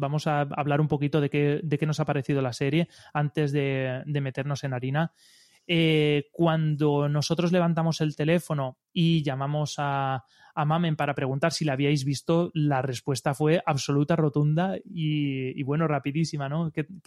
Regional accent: Elche, Valencian Community, Spain; nosotros que somos de Elche, Alicante, España, muy cerquita de aquí

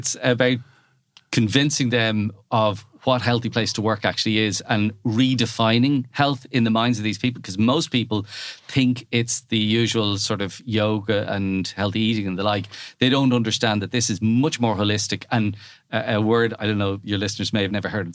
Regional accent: Ireland; Now, being Irish and cynical, I was kind of going, I wonder, is this American, and kind of overplaying it a bit.

